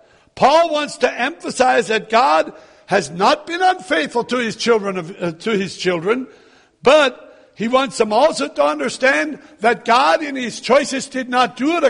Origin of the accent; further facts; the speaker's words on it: Pennsylvania, United States; born there; It's a little like some of us, I was born in Lancaster County.